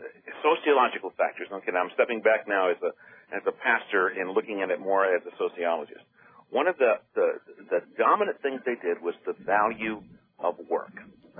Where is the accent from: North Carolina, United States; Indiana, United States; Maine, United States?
Maine, United States; I'm from Maine, I grew up in New England.